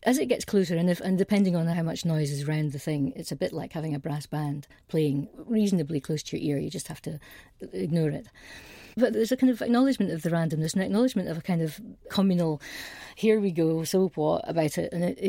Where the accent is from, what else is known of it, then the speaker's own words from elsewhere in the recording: Scotland, United Kingdom; I'm from the Highlands